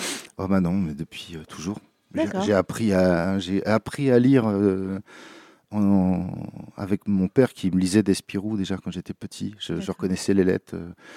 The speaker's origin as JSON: {"language": "French", "town": "Joué-lès-Tours", "region": "Centre-Val de Loire", "country": "France", "said": "je viens d'une ville à côté de Tours, qui s'appelle Jouer-les-Tours."}